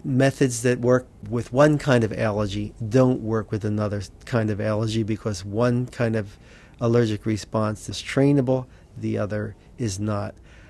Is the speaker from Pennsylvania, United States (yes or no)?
yes; Philadelphia, Pennsylvania, United States; I'm a city boy. I grew up in South Philadelphia. So, you know, the mean streets of South Philadelphia, there's no poison ivy.